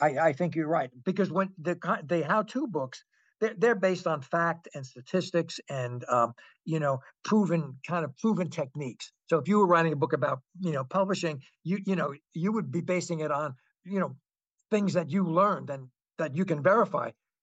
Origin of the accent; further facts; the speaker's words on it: Bronx, New York, United States; I'm from New York. I grew up in the Bronx.